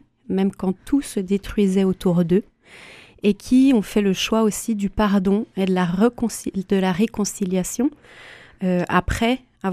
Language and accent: French; Bourgogne-Franche-Comté, France; on proposait des campements dans le Jura, la région d'où je viens, d'où mon petit accent pour les auditeurs de cette région.